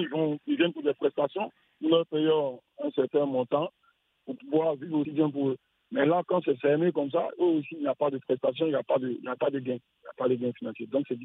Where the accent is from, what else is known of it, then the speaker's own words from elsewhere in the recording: Côte d’Ivoire; Bon, moi, je suis un Ivoirien, né en Côte d'Ivoire. 40 ans au maximum, mais mon âge c'est 40 ans.